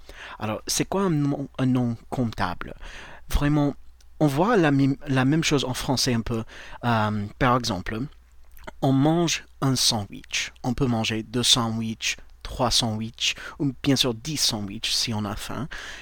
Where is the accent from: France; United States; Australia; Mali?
United States; French is a second language; je suis américain, et au travers de ce podcast, je voudrais partager avec vous un peu de la langue anglaise.